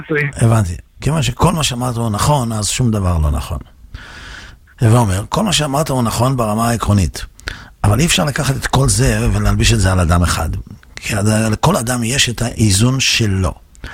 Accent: Netanya, Central District, Israel; אני רוצה להגיד לך שאני גדלתי בנתניה. כשאני הייתי בנתניה, נתניה הייתה נחשבת כעיר הפשע של מדינת ישראל.

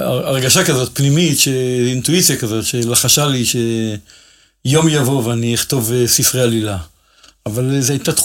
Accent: Jerusalem, Jerusalem District, Israel; אני גדלתי בשטטלך של ירושלים בבתי מונקאט, שזה נמצא בין מחנה יהודה לשער חסד, באמצע הדרך.

